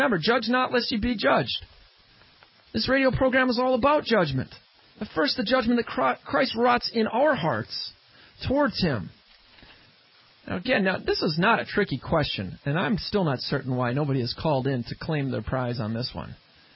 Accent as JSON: {"language": "English", "region": "Maryland", "country": "United States", "said": "we talked about the weather in my home state of Maryland"}